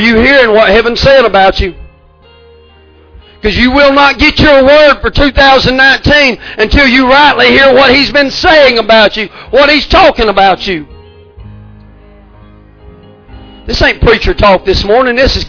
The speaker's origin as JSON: {"language": "English", "country": "United States", "tie": "born or raised there", "said": "He grew up in California. I grew up in Harrison County, man. I don't think he had a leg up on me."}